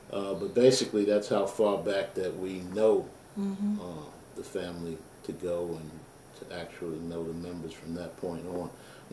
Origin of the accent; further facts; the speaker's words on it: Brooklyn, New York, United States; born there; I was born in the Brooklyn Jewish Hospital, Brooklyn, New York.